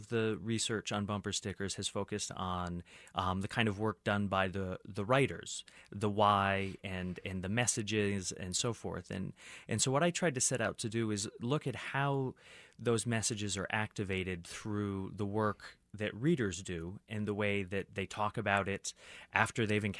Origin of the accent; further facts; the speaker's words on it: United States; as an American, bumper stickers are kind of part of the sort of collective consciousness